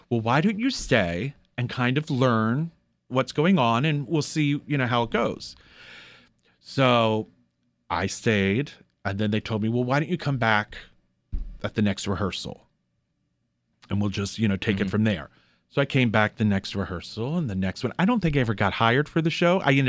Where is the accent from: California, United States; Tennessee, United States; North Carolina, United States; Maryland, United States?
Maryland, United States; Gaithersburg; I grew up in Montgomery County.